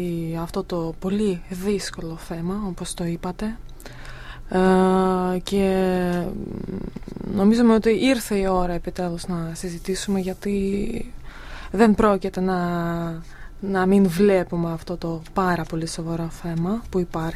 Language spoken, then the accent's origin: Greek; Belarus; now in Greece; εγώ που είμαι προσωπικά προέρχομαι από Λεύκο Ρωσία, από μια χριστιανική χώρα